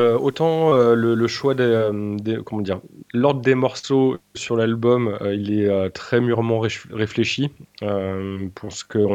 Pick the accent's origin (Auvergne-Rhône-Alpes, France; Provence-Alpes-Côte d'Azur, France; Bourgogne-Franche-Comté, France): Auvergne-Rhône-Alpes, France; Lyon; On est lyonnais.